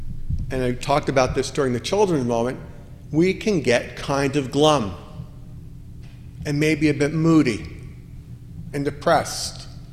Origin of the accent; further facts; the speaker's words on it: New York, United States; I grew up outside of New York. And no, I was not a Yankees fan. I rooted for the Mets.